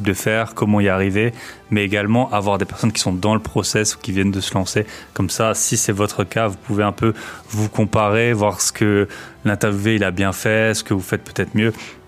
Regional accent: Grand Est, France; moi, je suis, comme vous le savez, je suis alsacien.

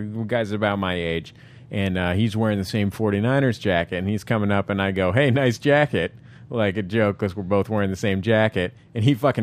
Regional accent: San Francisco, California, United States; I grew up in San Francisco. I had this 49ers jacket.

